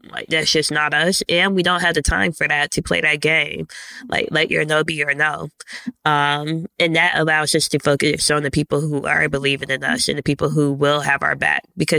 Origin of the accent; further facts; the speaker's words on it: Canton, Ohio, United States; We are from Ohio. Lauren grew up in Cleveland. I grew up in Canton.